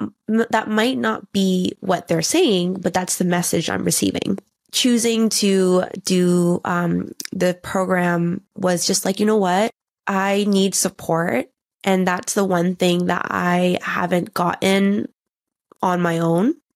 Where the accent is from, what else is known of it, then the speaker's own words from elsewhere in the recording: Canada; I'm Canadian, so I have a Canadian passport.